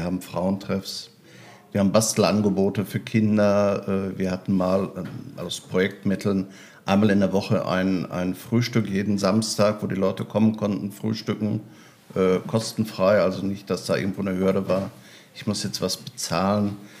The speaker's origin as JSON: {"language": "German", "town": "Wanne-Eickel", "region": "North Rhine-Westphalia", "country": "Germany", "tie": "born or raised there", "said": "für uns aus Wanne-Eickel"}